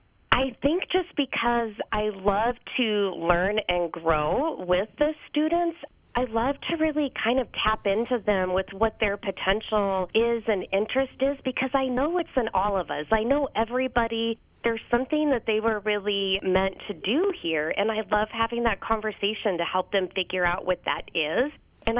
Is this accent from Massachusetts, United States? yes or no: no; Missouri, United States; also born or lived in Iowa; Well, I actually am from Missouri and Iowa, so I lived all over those two states while I was growing up